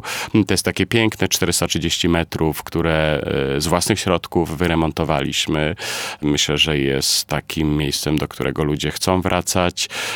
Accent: Wrocław, Lower Silesian Voivodeship, Poland; Ja jestem z Wrocławia. W zasadzie, no tak jakoś mi się tak fajnie układało od liceum

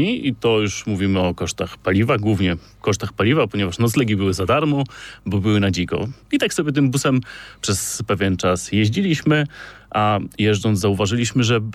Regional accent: Staszów, Świętokrzyskie Voivodeship, Poland; Ja pochodzę ze Staszowa, niewielkie miasteczko w województwie świętokrzyskim.

